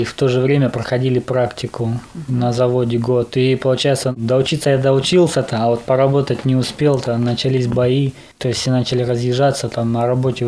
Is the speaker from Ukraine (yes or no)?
yes; Stanytsia Luhanska, Luhansk Oblast, Ukraine; мне 20 лет. Я из Луганска, а точнее станица Луганская, район там окраина Луганска получается.